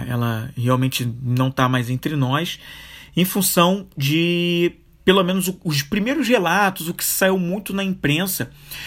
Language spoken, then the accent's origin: Portuguese; Rio de Janeiro, Brazil; na semana mais triste da cidade onde eu nasci, moro, cresci até hoje. E eu digo isso porque foi uma semana onde aconteceram alguns eventos aqui no Rio de Janeiro